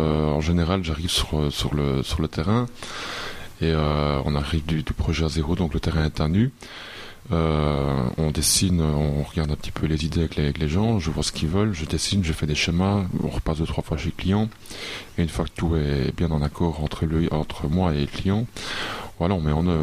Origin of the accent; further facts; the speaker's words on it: Namur, Wallonia, Belgium; moi je suis un Namurois pure souche, j'ai 33 ans